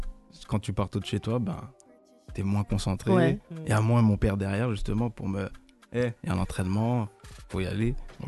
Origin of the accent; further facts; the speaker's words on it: Guadeloupe; now in France; Ouais, de Guadeloupe à Mets-sur-Seine pendant 2-3 ans et après la Bretagne. Du coup, j'ai atterri là-bas